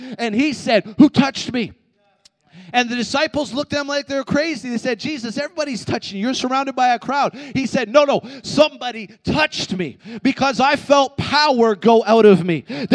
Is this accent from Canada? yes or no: yes; Canada; maybe as Canadian Christians, maybe just because we've gotten used to it